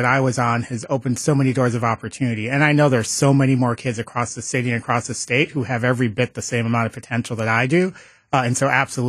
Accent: Milwaukee, Wisconsin, United States; So, I'm a kid from Milwaukee. I was born and raised in Sherman Park.

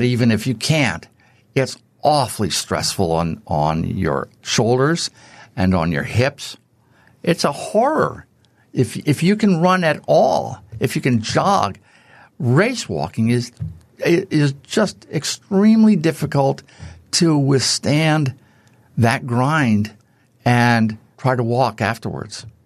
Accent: East Coast, United States; moved away; because growing up on the East Coast, I seldom saw people who could throw far. when I moved out to California, I saw a lot of that.

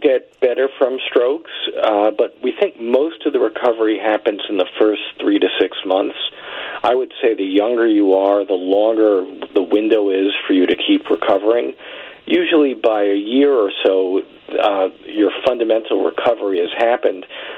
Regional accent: New York City, New York, United States; I grew up in New York City.

